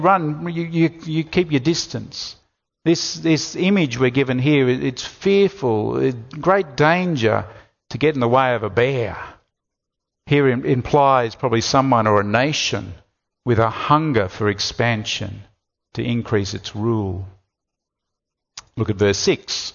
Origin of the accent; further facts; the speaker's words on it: Gold Coast, Queensland, Australia; I grew up on the Gold Coast.